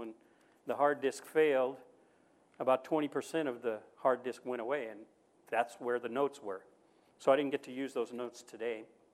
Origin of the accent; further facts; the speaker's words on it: United States; now in Hiroshima, Japan; I spent 4 years in the Marine Corps, and I'm an American. And I wasn't raised in Hiroshima, but I've been here a long time.